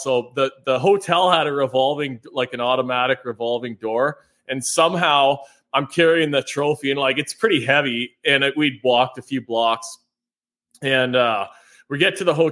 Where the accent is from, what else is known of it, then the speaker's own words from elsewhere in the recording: Canada; Something to do with, you know, being a Canadian, maybe. He probably would have made fun of my accent.